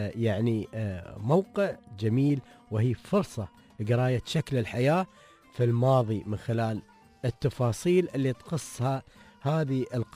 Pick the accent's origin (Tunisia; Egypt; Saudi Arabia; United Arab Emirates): United Arab Emirates; هني عندنا في الإمارات